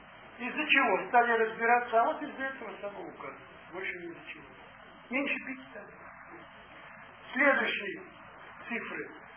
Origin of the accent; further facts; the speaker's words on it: Siberia, Russia; Вам-то не объяснили, мы же здесь сибиряки, мы не знаем, что есть технические сорта винные